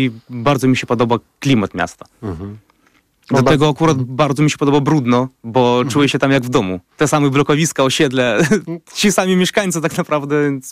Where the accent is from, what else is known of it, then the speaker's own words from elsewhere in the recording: Belarus; first language Russian; Polish is a second language; ja z nim się przywitałem po rosyjsku, bo jednak to jest mój pierwszy język, tak. Nie patrząc na to, że jestem z Białorusi.